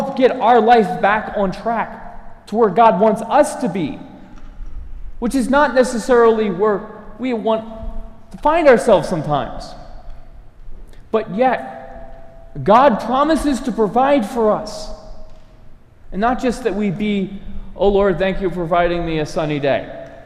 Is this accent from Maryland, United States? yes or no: yes; Baltimore, Maryland, United States; I grew up in Baltimore. Traveling far away was my grandmother's house, an hour away.